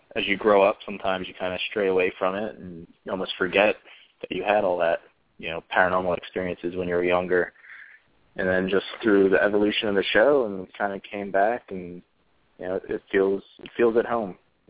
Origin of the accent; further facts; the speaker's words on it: New Jersey, United States; I grew up in South Jersey, so, you know, I had the Jersey Shore to go to, so.